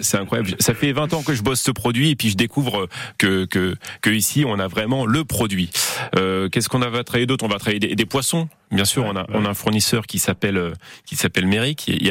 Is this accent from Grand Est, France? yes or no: no; Centre-Val de Loire, France; J'ai passé mon enfance en Sologne, donc l'asperge blanche ça me connaît.